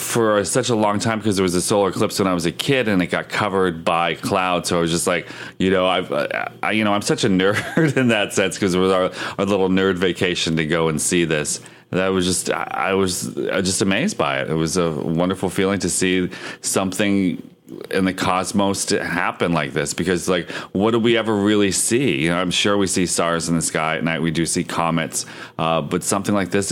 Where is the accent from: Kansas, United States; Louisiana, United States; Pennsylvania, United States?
Pennsylvania, United States; Erie; I can actually go to my hometown of Erie, Pennsylvania.